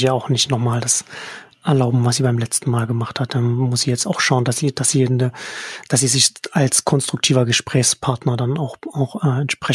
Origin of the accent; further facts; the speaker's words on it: Saxony, Germany; Ich komme ursprünglich aus Sachsen. Ich bin in einem kleinen Dorf zwischen Chemnitz und dem Erzgebirge aufgewachsen.